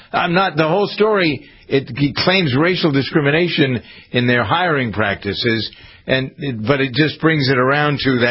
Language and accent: English; Framingham, Massachusetts, United States; the taxpayers in Massachusetts just paid for a rail line to go from Framingham, my hometown, down to Foxborough Stadium.